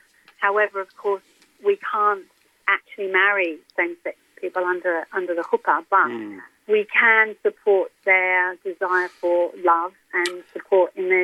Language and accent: English; London, United Kingdom; I came from London, so I had no network of my own.